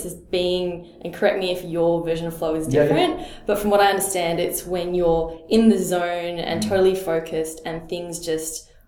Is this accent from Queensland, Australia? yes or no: no; Melbourne, Victoria, Australia; That's what I tell people about Melbourne. When people ask me about my hometown